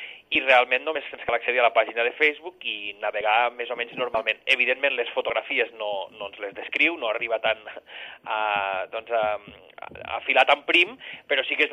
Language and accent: Catalan; Alcanar, Catalonia, Spain; Jo sóc natural d'Alcanar i sempre fins als 18 anys vaig viure al poble, no?